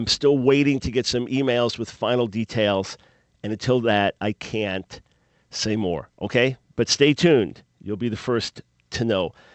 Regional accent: New York, United States; I know you're telling the truth about the LIE, the world's largest parking lot, because I grew up on Long Island.

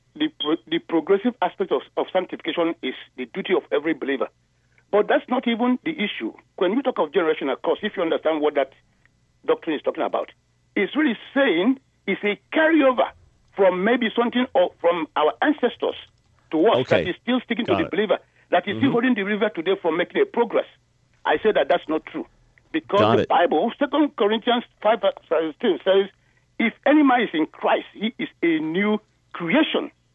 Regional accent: Nigeria; moved away as an adult; now in United States; I am from Nigeria myself. I grew up in Nigeria and did my Christian work, a lot of it in Nigeria.

